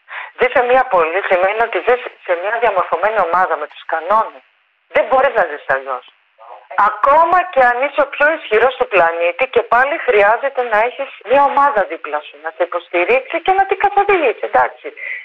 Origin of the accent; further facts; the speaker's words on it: Crete, Greece; Εγώ είμαι και από την Κρήτη.